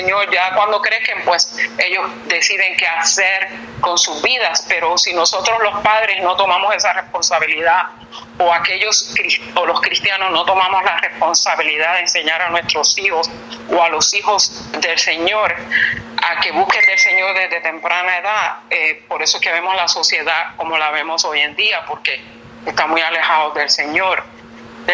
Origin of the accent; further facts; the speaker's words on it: Puerto Rico; allá en Puerto Rico, en mi país natal